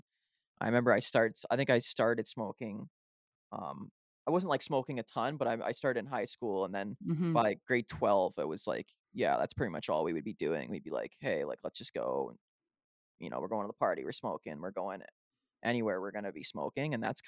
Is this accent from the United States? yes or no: no; Barrie, Ontario, Canada; I grew up in Barrie and it was like the spot.